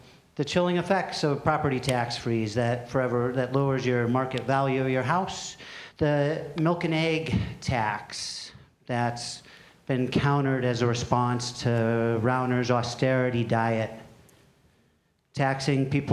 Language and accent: English; Colorado, United States; I'm originally from Colorado.